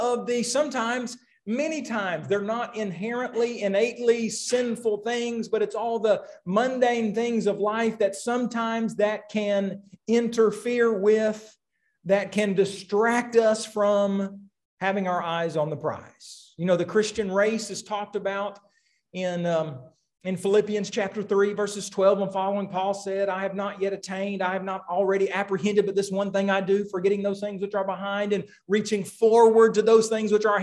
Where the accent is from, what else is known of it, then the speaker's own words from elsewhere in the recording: Oklahoma, United States; I grew up in Oklahoma, so that was the closest team to us, I suppose.